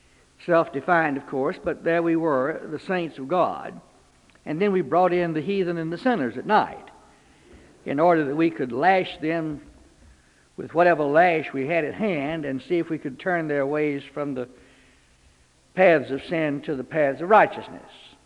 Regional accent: Texarkana, Arkansas, United States; When I was a little boy growing up in First Prayers in Texarkana

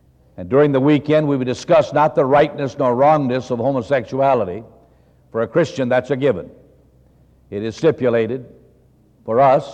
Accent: Virginia, United States; born there; I was born in Campbell County, Virginia, nearly 67 years ago. My father had one of the largest nightclubs in Virginia.

